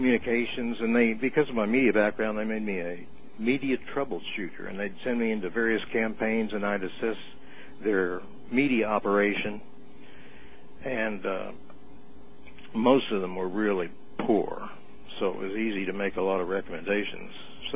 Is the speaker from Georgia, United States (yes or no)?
no; Tulsa, Oklahoma, United States; And growing up in Tulsa, when I was old enough to vote, registered Democrat because you could vote in primaries.